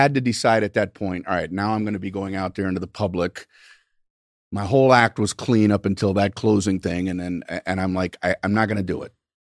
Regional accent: Miami, Florida, United States; I grew up in Miami, Florida.

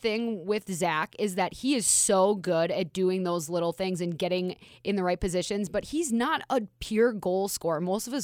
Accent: Minnesota, United States; now in Las Vegas, United States; And I'm from Minnesota, but we're both in Vegas.

